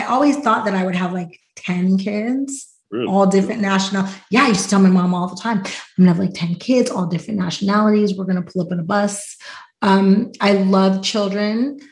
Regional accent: Pittsburgh, Pennsylvania, United States; Oh, yeah, I'm from Pittsburgh. I eat cheesesteaks and tacos.

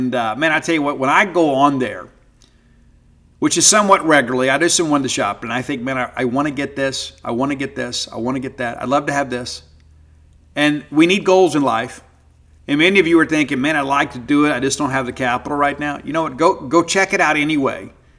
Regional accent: Little Rock, Arkansas, United States; And it's still just amazing to me that we had this Victorian Gothic beauty growing up in Little Rock, Arkansas, of all places.

